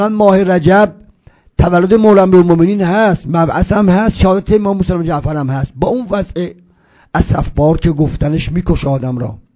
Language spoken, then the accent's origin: Persian; Isfahan, Iran; ما اصفهان داخل شهر خودمون